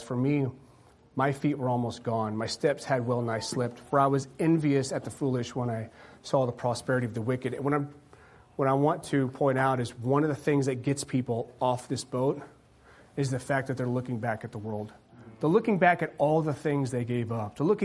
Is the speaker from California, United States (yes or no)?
no; Green Bay, Wisconsin, United States; I grew up in Green Bay, Wisconsin. You know, you were raised up to love football, right?